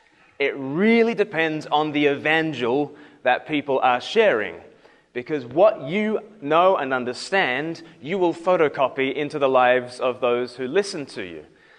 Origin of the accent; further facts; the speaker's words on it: Australia; now in England; I'm an evangelist working on the south coast in England, but I'm actually from Australia originally, so my accent's a bit funny.